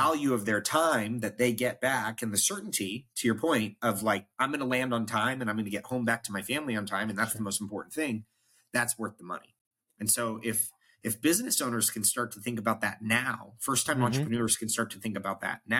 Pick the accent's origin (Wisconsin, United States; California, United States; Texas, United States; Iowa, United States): California, United States; Newport Beach; I mean, I love it down here. I'm from Southern California, and my wife's from Northern Michigan.